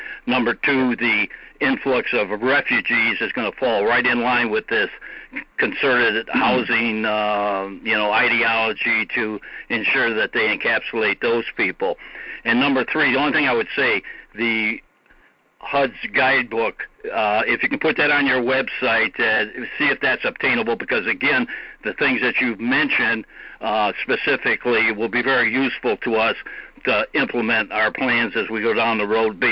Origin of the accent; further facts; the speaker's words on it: Michigan, United States; Yeah, I'm from Michigan.